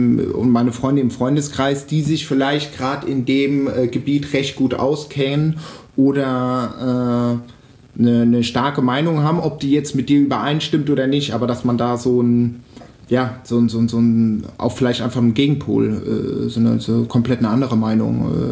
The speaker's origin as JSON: {"language": "German", "town": "Offenbach", "region": "Hesse", "country": "Germany", "tie": "born or raised there", "also_born_or_lived": "Wiesbaden / Frankfurt", "said": "Also ich bin in der Stadt aufgewachsen. Ja. Erst Wiesbaden, dann super lange Offenbach, Frankfurt. Oft bin ich in Berlin."}